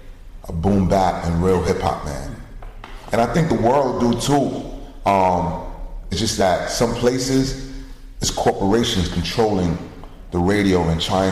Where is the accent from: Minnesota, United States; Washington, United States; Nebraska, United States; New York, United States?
New York, United States; New York City; Growing up in East New York, you think that it's just you.